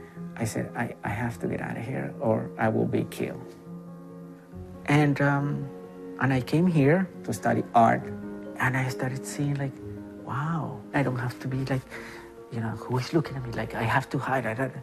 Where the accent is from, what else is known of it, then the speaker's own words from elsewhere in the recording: Caracas, Capital District, Venezuela; I was born in Venezuela. I was raised in Caracas.